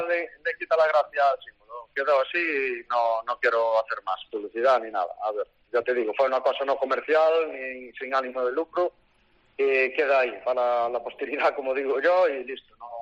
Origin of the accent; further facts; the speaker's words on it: Puebla, Galicia, Spain; now in Boiro, Spain; Soy de Puebla, pero llevo casi toda la vida en Boiro ejerciendo.